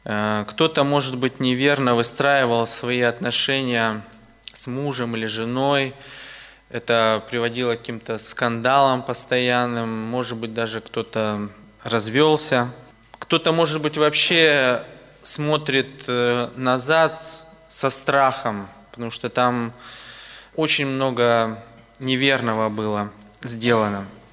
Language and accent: Russian; Tuva, Russia; я приехал из Тувы.